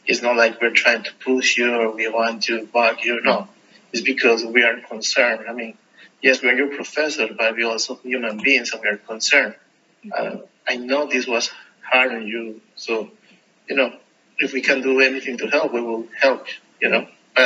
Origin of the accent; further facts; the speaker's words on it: Colombia; English is a second language; now in United States; because as I'm from Colombia and you come here, you know, to the United States